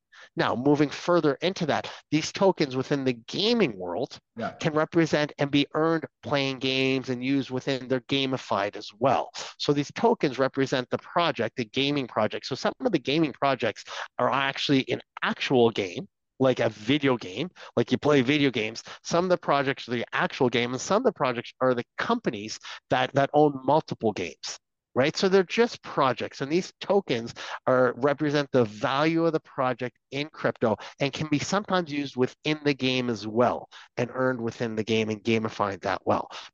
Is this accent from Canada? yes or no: yes; Canada; So since I'm Canadian